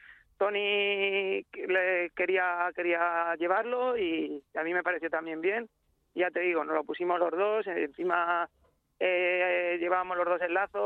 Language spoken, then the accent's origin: Spanish; Ciudad Real, Castilla-La Mancha, Spain